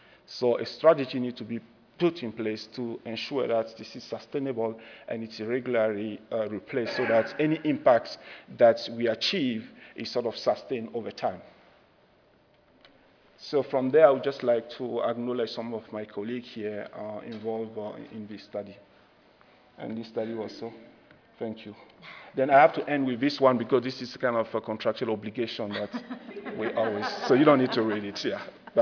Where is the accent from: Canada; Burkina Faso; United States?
Burkina Faso; that setting in northern Nigeria is similar to where I come from Burkina.